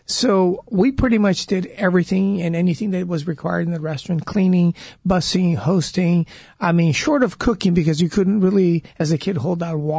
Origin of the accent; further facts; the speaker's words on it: Brazil; So all of us brothers were born and raised in Brazil. So we're Chinese by descendant, but Brazilian by citizenship.